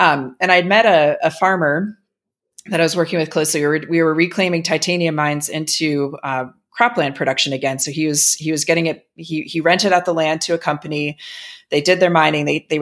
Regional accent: Ohio, United States; I grew up outside of Cleveland, Ohio, and about as suburbs as you can get.

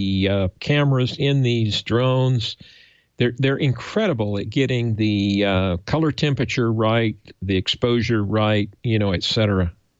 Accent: Missouri, United States; I'm a Missouri hillbilly.

